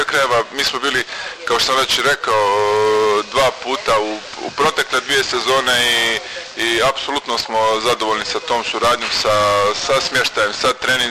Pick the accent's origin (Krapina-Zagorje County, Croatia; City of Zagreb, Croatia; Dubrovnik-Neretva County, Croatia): Dubrovnik-Neretva County, Croatia; Dubrovnik; pošto ipak dolazim iz ovih područja, znači ja sam iz Dubrovnika, iz grada vaterpola dolazim